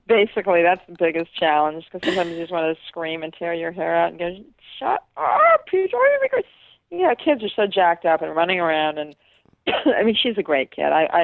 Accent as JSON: {"language": "English", "town": "Flint", "region": "Michigan", "country": "United States", "said": "I am from Flint, Michigan."}